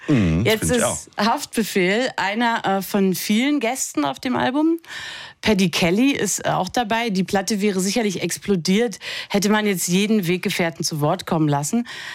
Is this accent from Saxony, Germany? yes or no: no; East Berlin, Berlin, Germany; Da, wo ich aufgewachsen bin, ist Sachen über deine Mutter in Ostberlin.